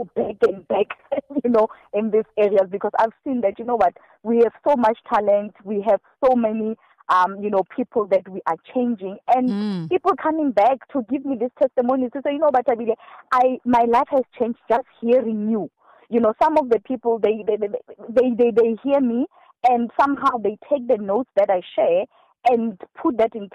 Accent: Free State, South Africa; I come from a very rural area. I was born actually in Ebalenche. And my parents moved to, you know, in the rural areas because of job hunting. They end up in the villages in the Free State, in Gwagwa.

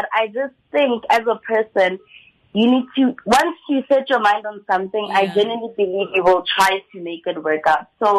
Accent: Rustenburg, North West, South Africa; And I'm from Rustenburg, but I school in Pretoria, by the University of Pretoria. And I'm a second year student

